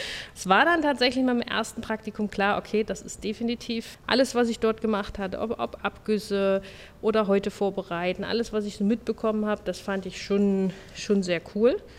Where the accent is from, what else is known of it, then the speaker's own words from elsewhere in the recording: Mecklenburg-Vorpommern, Germany; Und ich komme oben aus der Nähe von Stralsund.